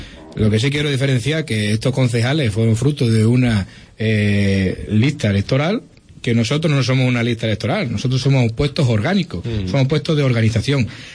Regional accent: Spain; como español

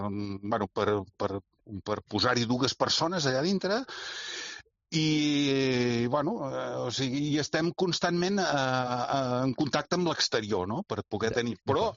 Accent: Catalonia, Spain; jo sóc de la zona aquesta del nord de Cap de Creus, o sigui, sóc de l'Alt Empordà.

